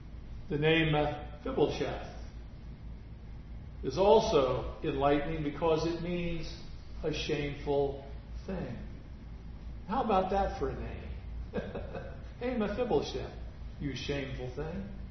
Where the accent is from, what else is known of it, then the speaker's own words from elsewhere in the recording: Iowa, United States; Now, when I was growing up in the small town that I grew up in Iowa